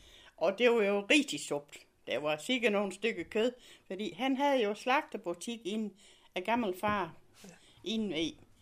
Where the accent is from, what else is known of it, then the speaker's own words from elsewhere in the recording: Kvong, Region of Southern Denmark, Denmark; Jeg blev født i Kvong.